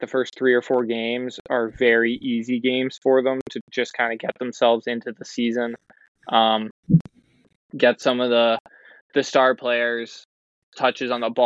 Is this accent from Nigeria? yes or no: no; Canada; at least from an outside perspective as a Canadian